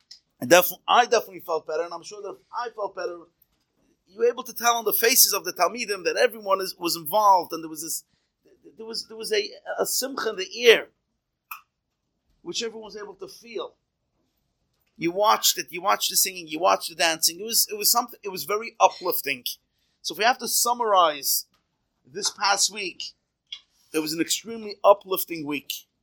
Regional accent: Nevada, United States; Then you go to my hometown in Southern Nevada.

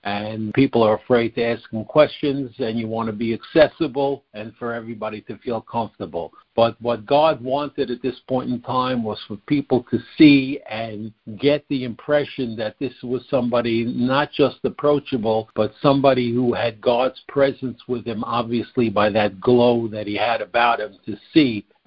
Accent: New York, United States; I grew up on the Lower East Side and seeing Rabbi Moshe Feinstein every day in shul

